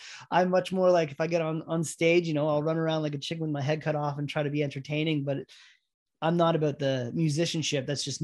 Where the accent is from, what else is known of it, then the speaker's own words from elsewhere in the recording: Whitby, Ontario, Canada; so I'm from Whippy, Ontario. So next town over Oshawa